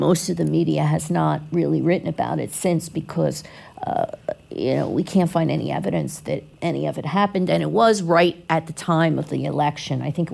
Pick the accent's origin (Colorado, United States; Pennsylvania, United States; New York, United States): Pennsylvania, United States; Philadelphia; Like I said, I grew up in Philly